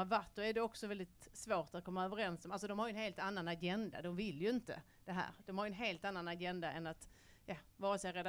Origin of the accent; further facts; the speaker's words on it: Sweden; men det gjorde när jag växte upp i Sverige.